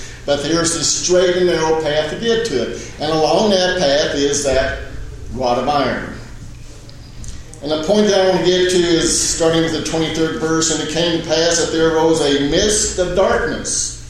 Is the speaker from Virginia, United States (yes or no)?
no; Kansas City, Missouri, United States; Since I'm from Kansas City, I'm kind of familiar with that.